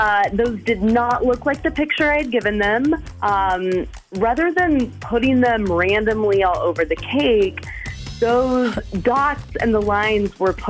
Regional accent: Stoughton, Wisconsin, United States; I'm from Stoughton, and let's just say I need to get better at quality control.

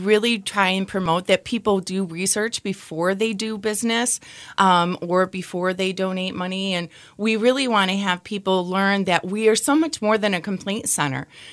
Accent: Kalamazoo, Michigan, United States; especially within Kalamazoo, which is so nice because I'm actually from the Kalamazoo area

